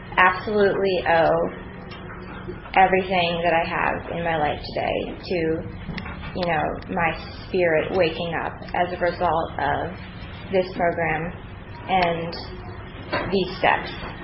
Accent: Wilmington, Delaware, United States; I am from Delaware, and I was born in Wilmington, Delaware, and born into an awesome, awesome family.

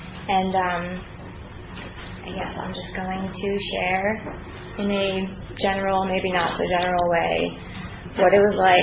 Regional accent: Wilmington, Delaware, United States; I am from Delaware, and I was born in Wilmington, Delaware, and born into an awesome, awesome family.

